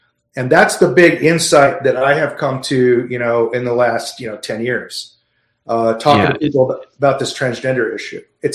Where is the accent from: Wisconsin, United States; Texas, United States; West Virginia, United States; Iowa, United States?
Texas, United States; Plainview; They actually go through my hometown of Plainview, Texas.